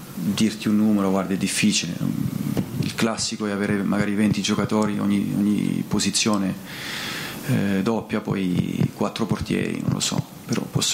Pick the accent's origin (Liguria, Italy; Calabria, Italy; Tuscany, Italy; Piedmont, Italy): Calabria, Italy; Bocchigliero; also born or lived in Rossano; Io sono nato a Rossano, ma sono di Bocchigliero, un paese che io amo, perché voglio bene tanto alla gente che vive lì.